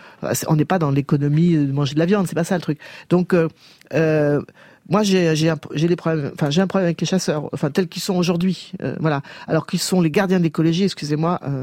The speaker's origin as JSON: {"language": "French", "region": "Nouvelle-Aquitaine", "country": "France", "tie": "born there", "said": "Parce que moi, quand je suis née dans le Poitou-Charentes"}